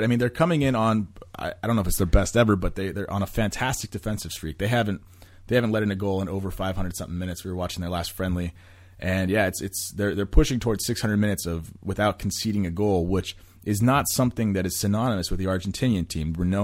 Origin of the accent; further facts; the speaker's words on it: Los Angeles, California, United States; being an American, being from Los Angeles, I know about front runner fans.